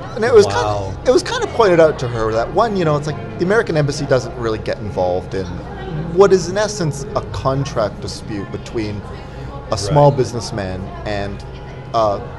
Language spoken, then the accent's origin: English; Canada; well, not one of us because I'm Canadian